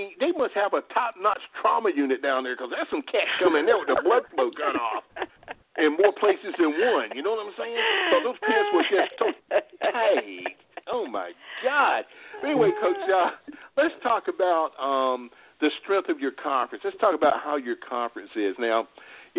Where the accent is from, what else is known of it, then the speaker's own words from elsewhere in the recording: North Carolina, United States; So I'm from North Carolina, so we say y'all.